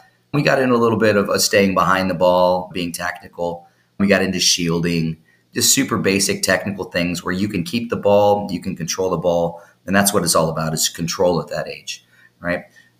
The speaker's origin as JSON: {"language": "English", "town": "Dallas", "region": "Texas", "country": "United States", "tie": "born or raised there", "also_born_or_lived": "Southern California, United States", "said": "I'm from SoCal actually, but grew up here, or my older adolescent years here in DFW, then went to Denver and was coaching there."}